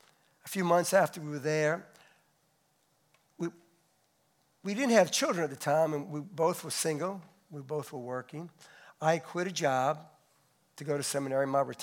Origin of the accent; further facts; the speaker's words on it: New Orleans, Louisiana, United States; now in Dallas, United States; So we were leaving our home, our family, our friends we grew up with in the New Orleans area. We were living in Metairie at the time to move to Dallas, Texas.